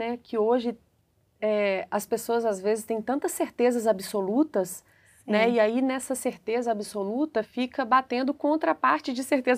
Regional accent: Brazil; born there; Por que eu nasci no Brasil?

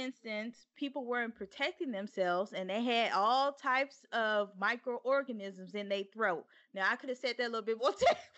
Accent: Texas, United States; I remember, because I'm from Texas, and they teach abstinence

